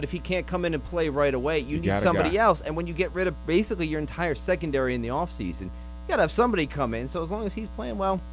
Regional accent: Philadelphia, Pennsylvania, United States; I'm from Philly, and we know how to throw down.

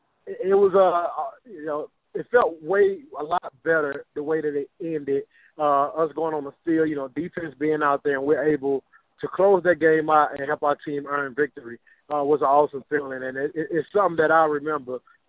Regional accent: Mobile, Alabama, United States; You know, I grew up in Mobile, Alabama, and the Cowboys was a favorite team.

